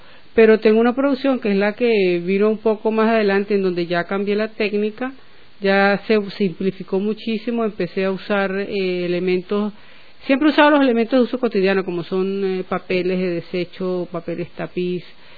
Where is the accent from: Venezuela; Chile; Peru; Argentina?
Venezuela; San Cristóbal, Táchira; born there; Yo nací en San Cristóbal, Venezuela, que está muy cercana a la frontera colombiana. Hice estudios de arquitectura en la Universidad de los Andes de Bogotá y me gradué en el año 1976.